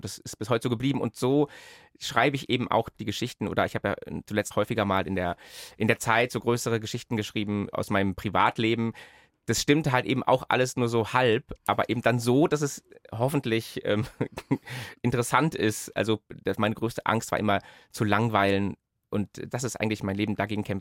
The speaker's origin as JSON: {"language": "German", "region": "North Rhine-Westphalia", "country": "Germany", "said": "ich komme aus der Arbeiterklasse im Ruhrgebiet"}